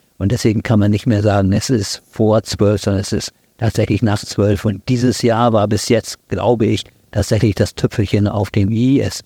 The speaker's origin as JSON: {"language": "German", "region": "Hamburg", "country": "Germany", "tie": "born there", "said": "ich bin ja in Hamburg geboren, wahrscheinlich hört man es auch."}